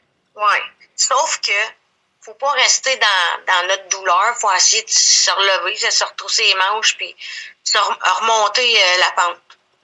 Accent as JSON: {"language": "French", "town": "Asbestos", "region": "Quebec", "country": "Canada", "tie": "born there", "lives_now": "Drummondville, Canada", "said": "Né à Asbestos."}